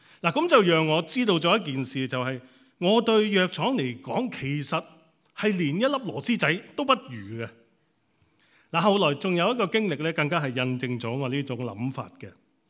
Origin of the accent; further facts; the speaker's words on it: Hong Kong; now in United Kingdom; 尤其是对我们香港人来讲，能够稍微逃离一下这个 pub food 啊